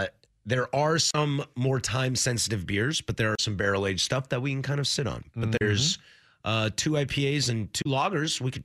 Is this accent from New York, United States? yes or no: no; Washington, United States; now in Portland, United States; I grew up in Washington. I'm a Northwest native, and I've been back in Portland for almost 7 years now.